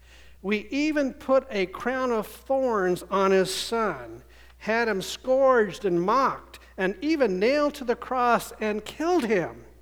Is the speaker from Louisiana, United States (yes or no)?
no; Arizona, United States; And I grew up in Arizona, and there we have many Indian reservations.